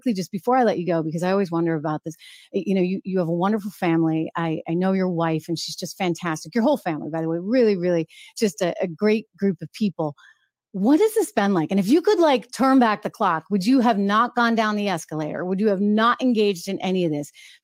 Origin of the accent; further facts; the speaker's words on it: New Hampshire, United States; Born and raised, former Miss New Hampshire, by the way, born and raised in New Hampshire, a great place.